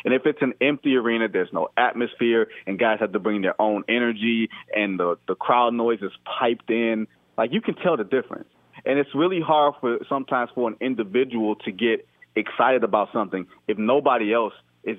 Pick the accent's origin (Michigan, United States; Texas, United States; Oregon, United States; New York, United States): Michigan, United States; Detroit; I'm a kid from Motown